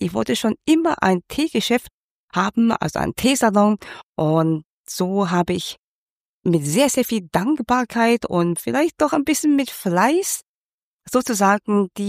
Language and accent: German; Hong Kong; also born or lived in Germany / Berlin, Germany; Und zwar bin ich in Deutschland geboren, aber in China, das heißt in Hongkong, aufgewachsen. Dort bin ich also zur Schule gegangen. Und dann kam ich zurück nach Deutschland und habe in Berlin erstmal einige Jahre gelebt, um dort zu studieren.